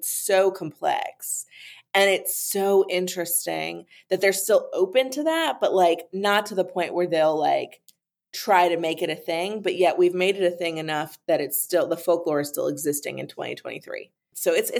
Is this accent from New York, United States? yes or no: yes; New York, United States; So I grew up in New York. Very liberal, very, you know, everyone do their own thing. I live in the Bible Belt now.